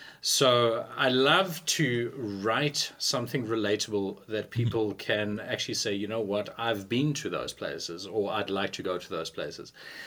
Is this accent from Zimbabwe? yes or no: no; South Africa; moved away as an adult; now in China; I'm originally from South Africa.